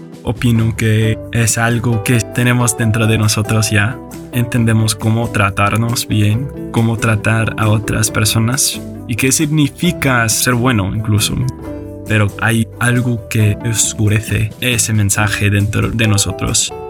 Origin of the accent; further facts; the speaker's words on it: United States; Spanish is a second language; now in Spain; porque como americano, toda mi vida, mi cultura me ha estado enseñando que vivimos en el país que es lo mejor del mundo.